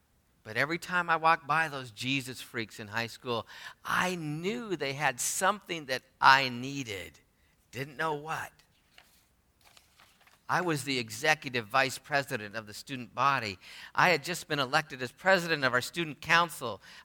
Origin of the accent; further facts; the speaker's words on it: Bellingham, Washington, United States; In line, he asked where I was from, and I said, "Of course, I'm from Bellingham."